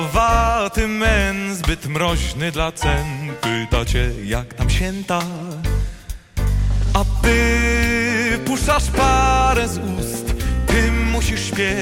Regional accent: Warsaw, Masovian Voivodeship, Poland; przyjechałem z Warszawy

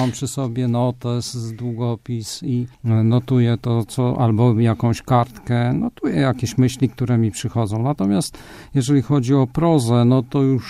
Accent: Gujsk, Masovian Voivodeship, Poland; also born or lived in Skępe; Urodziłem się w Skępem i powiedziałbym w ten sposób i tyle. Nie mieszkam i nie jestem skępczaninem, jedynie z urodzenia, natomiast mieszkam i mieszkałem, czyli jako młody chłopak, dzieciak i tak dalej, młodzieniec, mieszkałem w Gujsku, to jest pomiędzy Skępem

